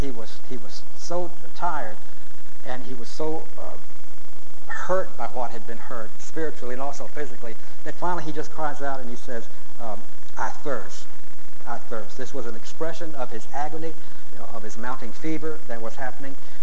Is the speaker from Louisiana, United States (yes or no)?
yes; Louisiana, United States; I came from Louisiana, but I lost my accent when I moved out to California.